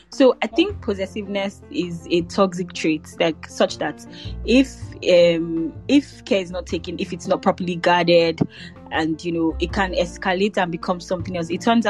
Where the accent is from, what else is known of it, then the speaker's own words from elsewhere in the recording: Nigeria; now in Paris, France; I'm a master's 2 student in Paris. I'm Nigerian, of course.